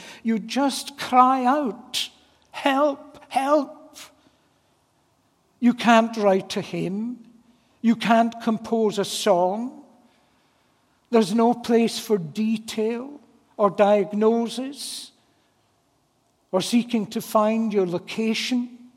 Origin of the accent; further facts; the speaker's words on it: Edinburgh, Scotland, United Kingdom; where I grew up in Edinburgh, for long years we had a lovely, godly man who was a true pastor.